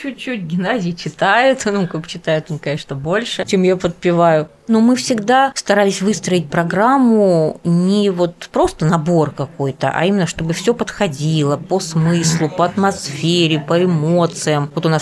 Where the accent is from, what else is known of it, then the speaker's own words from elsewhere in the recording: Krasnodar Krai, Russia; born there; also born or lived in Saint Petersburg; now in Moscow, Russia; Я вот родилась не в Москве, а довольно далеко, в Краснодарском крае. Не везде возможность была ходить в театр и посещать. Потом вот я и училась в Питере, в университете.